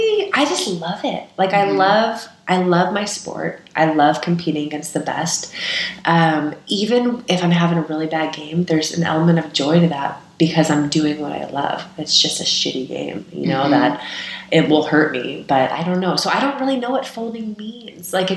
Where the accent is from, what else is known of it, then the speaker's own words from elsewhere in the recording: California, United States; And I grew up in the Bay Area.